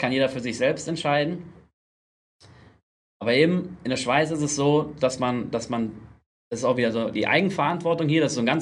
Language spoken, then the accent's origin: German; North Rhine-Westphalia, Germany; moved away; in Deutschland habe ich komme aus Nordrhein-Westfalen